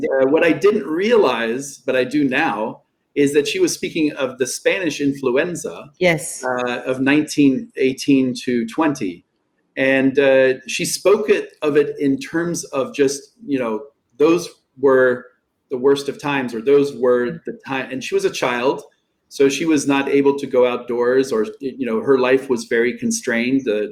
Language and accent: English; Einbeck, Lower Saxony, Germany; It was in my hometown of Einbeck for a summer